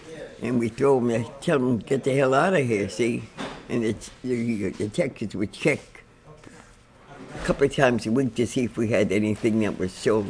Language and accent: English; New York City, New York, United States; now in Columbia, United States; I came from New York, from the city of New York. I was a Yankee.